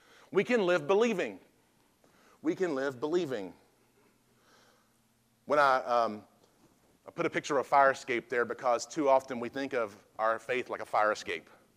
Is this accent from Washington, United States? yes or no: no; Mississippi, United States; People always said, when I came from Mississippi, we always said, thank God for, well, never mind, we're number 50.